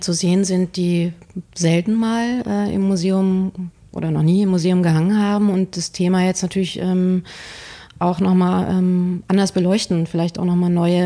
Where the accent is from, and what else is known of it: Germany; born or raised there